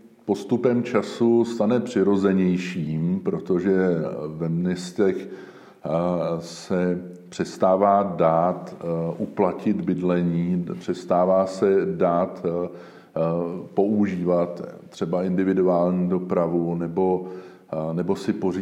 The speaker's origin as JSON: {"language": "Czech", "region": "Prague", "country": "Czechia", "tie": "born or raised there", "said": "Já jsem pocházím ne přímo ze Smíchova, ale z části, která navazuje z Líchov, kde jsme ještě v 80. letech vlastně žili vesnickým způsobem, akorát to trvalo 15 minut na Václavák tramvají."}